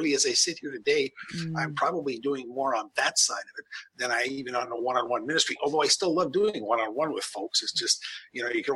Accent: Canada; born there; I was born in Canada. I actually have an engineering degree from there

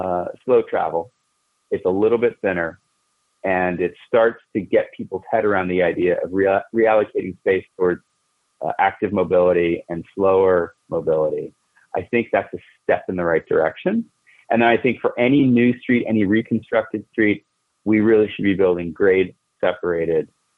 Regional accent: Washington, District of Columbia, United States; my hometown here of Washington, D.C.

